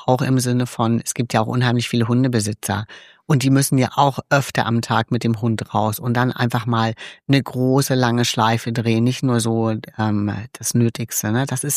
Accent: East Germany, Germany; Ich komme ja aus der DDR.

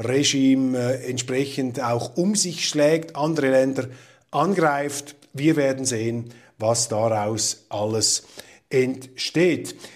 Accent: Switzerland; als Schweizer bin ich nicht betroffen von dieser geopolitischen Atmosphäre

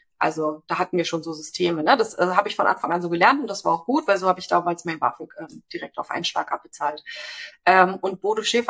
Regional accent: Schwedt, Brandenburg, Germany; ich komme eigentlich aus Schwedt

